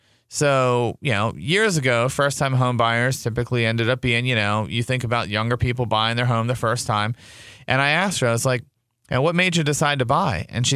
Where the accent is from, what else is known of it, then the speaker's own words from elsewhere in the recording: Baltimore, Maryland, United States; I know when I was a kid, I grew up in Baltimore